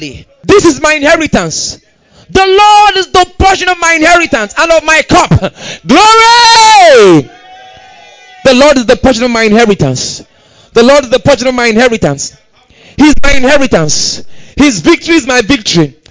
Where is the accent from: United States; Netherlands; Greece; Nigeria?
Nigeria; Delta; maybe you know I was from Delta State, I'm from Isoko, all those things.